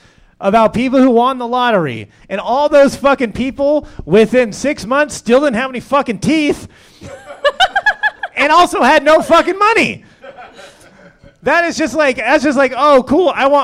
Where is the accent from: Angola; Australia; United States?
United States; Los Angeles, California; Guess what? I grew up in the LA Unified School District.